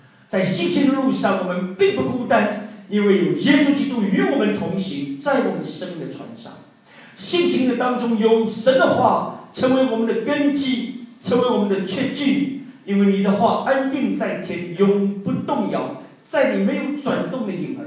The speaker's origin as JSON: {"language": "Chinese", "country": "China", "said": "他倾倒他的全部的生命在我们中国人的身上"}